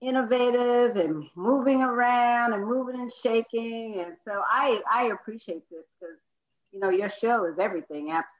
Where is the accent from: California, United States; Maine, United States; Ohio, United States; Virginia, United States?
California, United States; San Francisco; I'm actually from San Francisco, though.